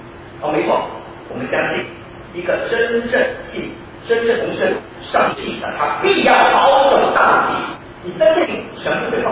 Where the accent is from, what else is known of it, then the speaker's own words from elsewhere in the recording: China; 我们中国人应当脸红，应当羞愧